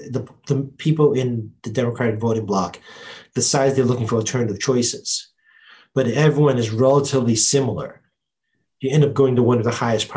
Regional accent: Quincy, Massachusetts, United States; I'm from Quincy. Everybody, I'm from Quincy, not from Boston.

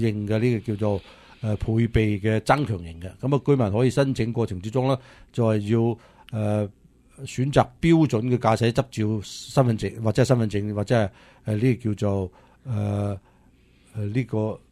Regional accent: United States; 其实对于我哋美国人嚟讲嘅话呢

